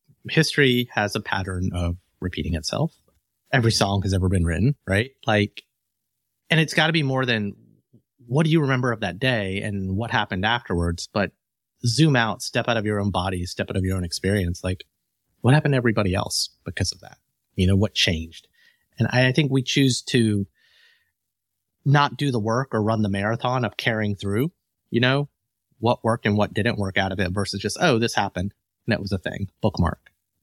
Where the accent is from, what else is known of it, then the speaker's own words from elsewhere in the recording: United States; As an American in our generation, right, like 9/11 is one of those seminal moments